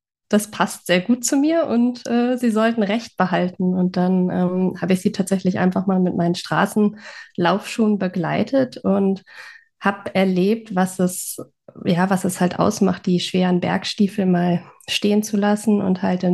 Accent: Northern Germany, Germany; now in Munich, Germany; ich bin in Norddeutschland groß geworden. Aber bin dann ja nach meinem Studium zum ersten Job nach München gefahren und da hatte ich dann die Berge vor der Haustür

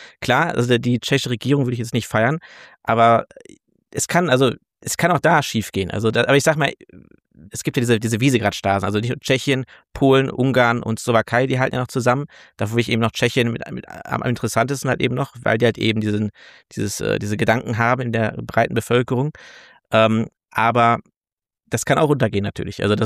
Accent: Herne, North Rhine-Westphalia, Germany; ich komme halt aus Herne, das ist glaube ich die zweit- oder drittärmste Stadt Deutschlands, Großstadt Deutschlands.

